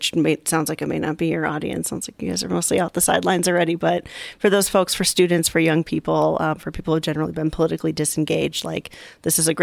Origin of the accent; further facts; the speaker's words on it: Michigan, United States; also born or lived in Chicago; So I grew up in Michigan. I lived here. I moved to Chicago. I moved back, right?